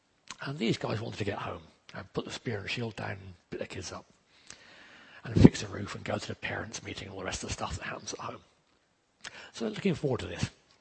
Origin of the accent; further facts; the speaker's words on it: England, United Kingdom; And I know we're English and British and all that, and we don't do that sort of thing.